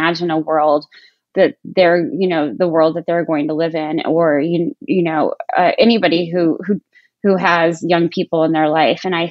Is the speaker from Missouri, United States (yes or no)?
yes; Defiance, Missouri, United States; When I was about 10, so I grew up in Defiance, Missouri, and I didn't know that we were, you know, lower middle class.